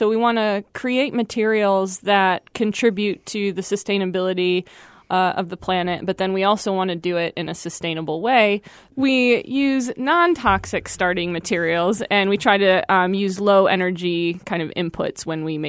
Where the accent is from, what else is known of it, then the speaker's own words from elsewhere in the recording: Michigan, United States; In Michigan, just outside of Detroit.